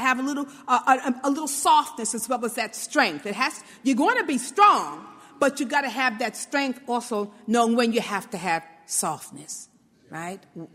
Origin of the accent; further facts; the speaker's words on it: Brooklyn, New York, United States; because I am a native New Yorker. I'm a girl from Brooklyn.